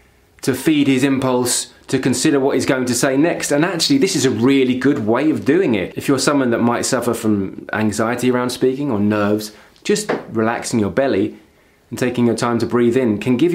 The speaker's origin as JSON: {"language": "English", "region": "London", "country": "United Kingdom", "accent": "East London", "said": "my accent from East London doesn't always require you to finish sentences."}